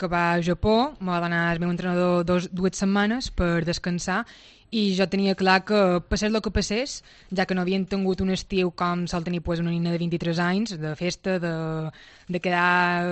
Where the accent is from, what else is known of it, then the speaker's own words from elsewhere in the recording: Muro, Balearic Islands, Spain; en el meu poble, a Muro